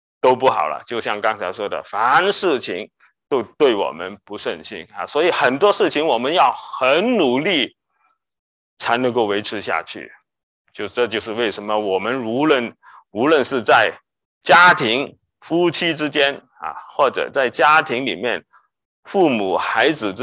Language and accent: Chinese; China; 所以我们中国人有句话叫做利不到不为财啊